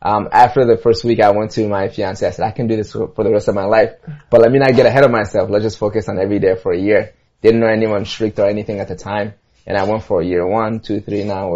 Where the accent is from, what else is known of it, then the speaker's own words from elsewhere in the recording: Mali; Born and raised in West Africa, Mali.